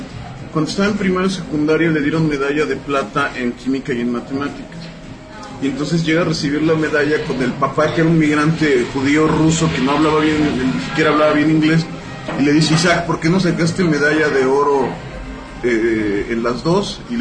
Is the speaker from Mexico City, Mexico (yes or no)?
yes; Mexico City, Mexico; yo siendo chilango en cuatro generaciones, ya no.